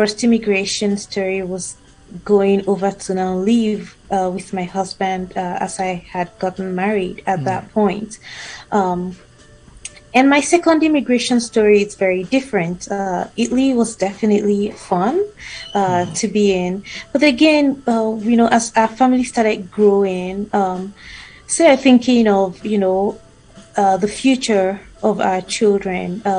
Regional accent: Nigeria; moved away as an adult; now in Canada; I'm originally from Nigeria.

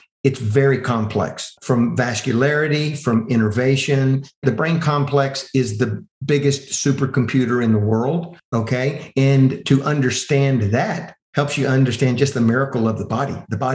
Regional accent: Texas, United States; So for me, again, I'm from Texas. I like things big.

